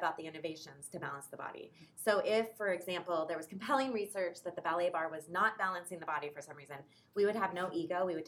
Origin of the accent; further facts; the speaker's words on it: Eugene, Oregon, United States; So I grew up in Eugene.